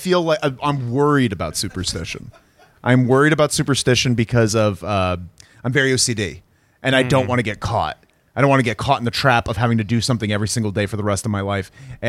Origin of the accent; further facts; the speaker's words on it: New Jersey, United States; I'm from New Jersey.